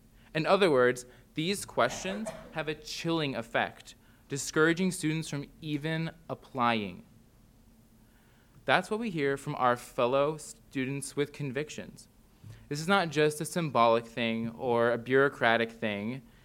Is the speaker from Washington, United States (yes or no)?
no; Urbana-Champaign, Illinois, United States; in my hometown, was one of the original 37 land-grant universities